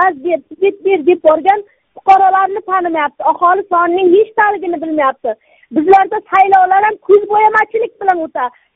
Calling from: Qo'ng'irot, Karakalpakstan, Uzbekistan; Muzrabotdan Qo'ng'irot markazi Do'stlik mahallasidanman.

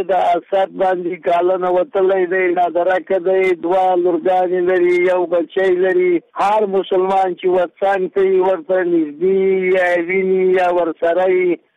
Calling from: Mazar-i-Sharif, Balkh, Afghanistan; د مزار شریف نه.

